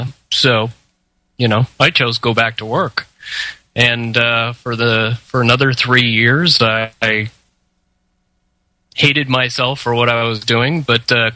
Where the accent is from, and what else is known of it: Ogden, Utah, United States; born or raised there